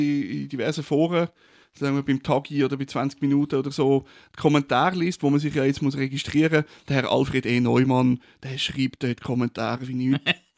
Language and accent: German; Zurich, Switzerland; ich bin in Zürich aufgewachsen.